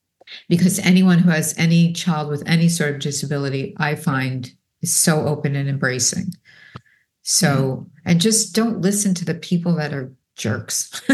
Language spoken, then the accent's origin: English; New York, United States; I was born and raised in New York, so I have about as much patience as like, I don't have patience.